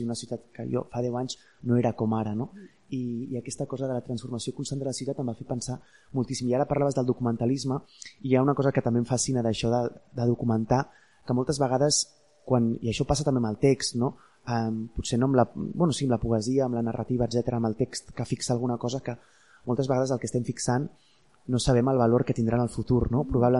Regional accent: Barcelona, Catalonia, Spain; A la vegada com d'una melanconia a què estem condemnats gairebé com a barcelonins, no?

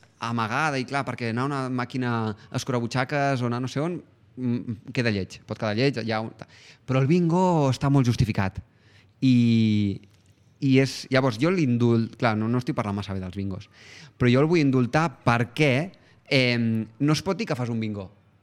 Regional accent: Catalonia, Spain; Som catalans, parlem d'això.

